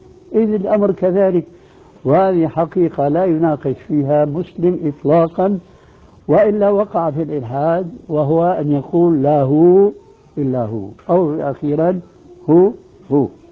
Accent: Syria

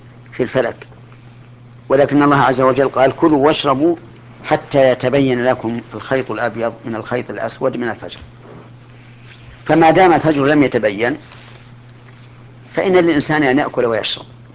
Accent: Saudi Arabia; لكن عندنا في السعودية

